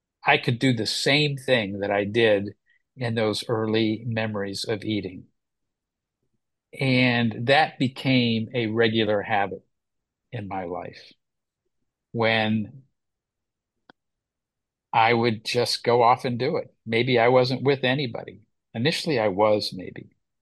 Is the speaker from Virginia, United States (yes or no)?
no; Ohio, United States; I'm from Ohio initially